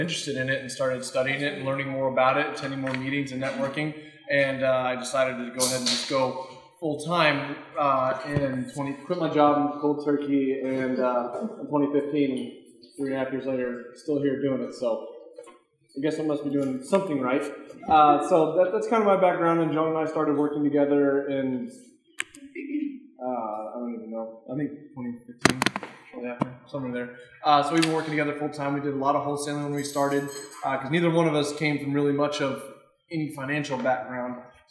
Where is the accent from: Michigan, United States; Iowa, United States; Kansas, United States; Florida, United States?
Kansas, United States; But I grew up in Kansas, small town, and I started doing construction when I was in high school